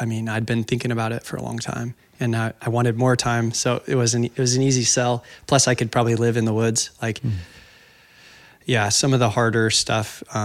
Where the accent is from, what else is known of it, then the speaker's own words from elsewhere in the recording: Oregon, United States; And Oregon's my home state, so I didn't need to kill anything.